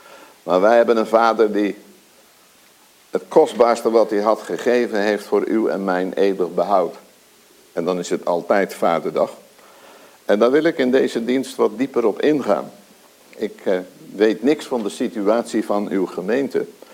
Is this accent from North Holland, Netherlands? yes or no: no; Nunspeet, Gelderland, Netherlands; now in Woudenberg, Netherlands; Ik ben oorspronkelijk afkomstig uit Nunspeet. Woon sinds 2012 in het mooie Woudenberg, hier niet zo ver vandaan.